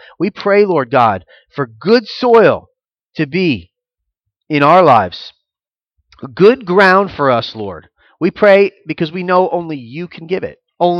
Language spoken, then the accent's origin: English; Florida, United States; Maybe it's because I'm from Florida and I would like not survive 2 days in Alaska.